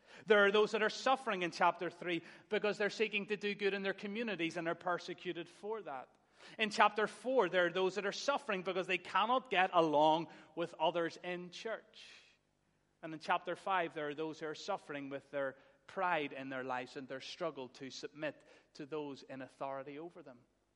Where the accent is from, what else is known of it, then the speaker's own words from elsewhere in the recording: Northern Ireland, United Kingdom; If we come from Northern Ireland on our foreign holidays, we might say to one another in our family, we'll not know ourselves in the morning when we get up.